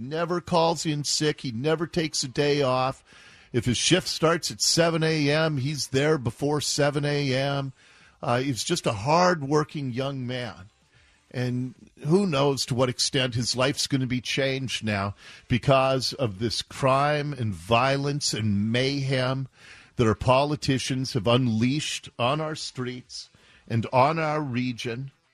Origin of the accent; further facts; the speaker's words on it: Seattle, Washington, United States; what it was like for me growing up in Ballard.